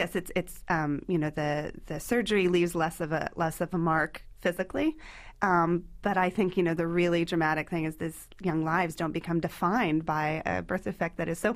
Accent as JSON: {"language": "English", "region": "Texas", "country": "United States", "also_born_or_lived": "Oregon", "said": "I'm partly from Texas. Texas and Oregon, and I like the mix."}